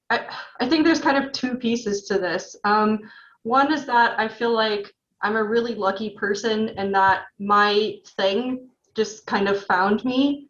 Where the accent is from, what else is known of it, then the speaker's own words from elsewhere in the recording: Oregon, United States; I mean, I'm originally from Oregon, so the climate's pretty much the same.